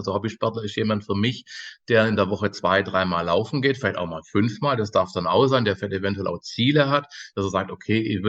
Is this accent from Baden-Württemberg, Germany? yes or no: yes; Göppingen, Baden-Württemberg, Germany; Also ich komme aus Süddeutschland, Göppingen bei Stuttgart, um das so ein bisschen geografisch einzuordnen.